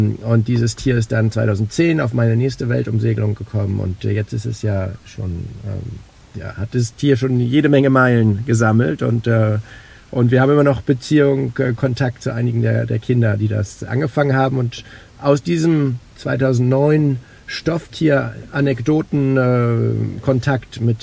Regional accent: Oldenburg, Lower Saxony, Germany; ich bin total gerne in Hamburg. Ist meine Heimatstadt, meine Wahlheimat. Ich bin ja in Oldenburg in Niedersachsen aufgewachsen, aber mein Leben hat sich immer in Norddeutschland abgespielt. Ich fühle mich wirklich in Norddeutschland zu Hause

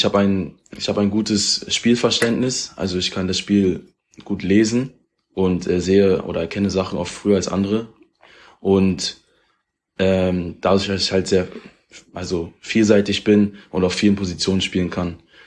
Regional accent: Berlin, Germany; Ich bin 19 Jahre alt und ich komme aus Berlin und spiele, seitdem ich 7 Jahre alt bin, bei Alba Berlin Basketball.

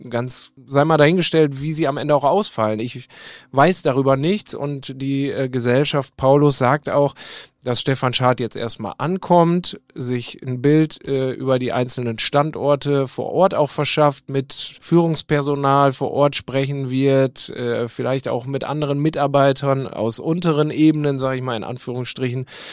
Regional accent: Rheine, North Rhine-Westphalia, Germany; Ich komme aus Rheine im Münsterland. Das ist fast Niedersachsen von hier aus gesehen. Und die Stadt ist praktisch genauso groß wie Castrop-Rauxel.

